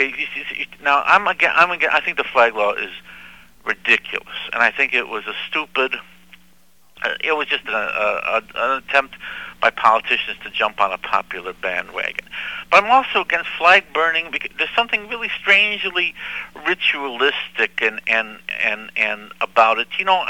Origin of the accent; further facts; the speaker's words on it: Chicago, Illinois, United States; now in New York, United States; I'm from Chicago, and it's like, since I've come to New York, I've listened to a lot of radio